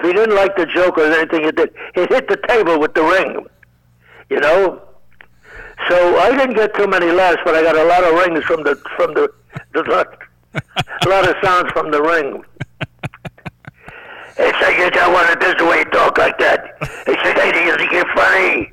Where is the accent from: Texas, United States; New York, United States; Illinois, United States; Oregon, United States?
Illinois, United States; Chicago; "You was from Chicago? I'm from Chicago."